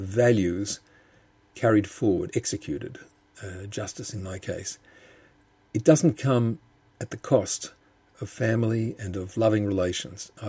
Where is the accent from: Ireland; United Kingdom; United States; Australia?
Australia; I'm from Australia, as people who are listening and wondering where my accent comes from might have noticed. My parents, like almost everybody in my cohort of young Jews in Australia, those of us born in the early 1950s, my parents were graduates of Auschwitz, both of them